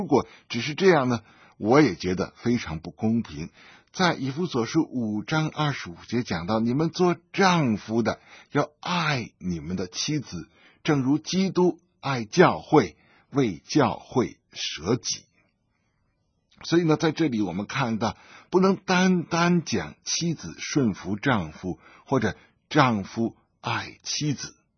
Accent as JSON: {"language": "Chinese", "country": "China", "said": "其实我们中国人真的有问题，就是不懂得爱惜自己的亲人。"}